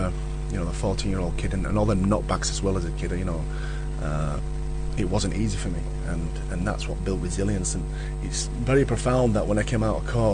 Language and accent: English; Dewsbury, Yorkshire and the Humber, United Kingdom; from being a young kid where I grew up on Dewsbury Moor, a lot of the guys didn't have father figures.